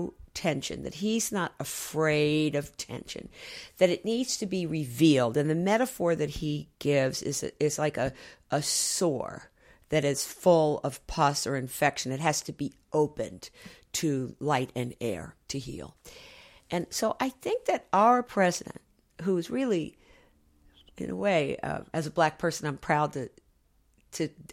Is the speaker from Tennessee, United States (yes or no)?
no; Baltimore, Maryland, United States; There weren't guns in neighborhoods when I was a girl growing up in Baltimore.